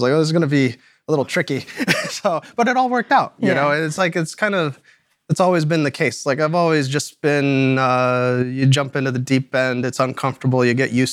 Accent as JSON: {"language": "English", "region": "New Mexico", "country": "United States", "tie": "born or raised there", "said": "So I did grow up very rural. I would say extremely rural in this, on a cattle ranch in New Mexico."}